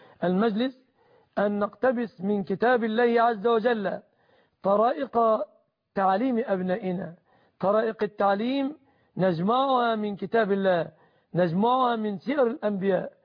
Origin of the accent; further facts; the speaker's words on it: Egypt; بلادنا مصر